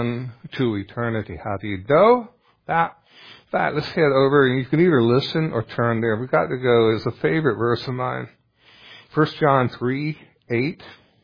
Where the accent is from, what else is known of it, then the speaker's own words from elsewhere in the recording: the South, United States; they give me a lot of flack for being a Southerner.